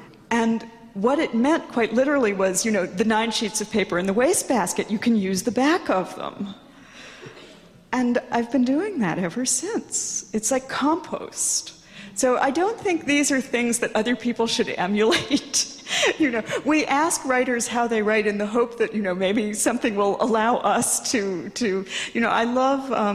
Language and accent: English; New York City, New York, United States; I was a child growing up in New York City reading, you know, nature poetry from Japan